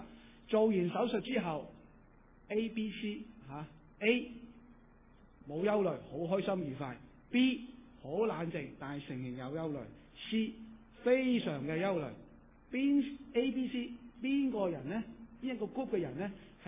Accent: China; 我哋中国人就咁啊

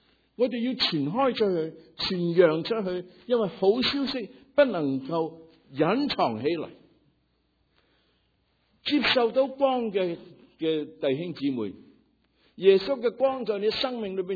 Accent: Guangdong, China; 是我们广东人没有的

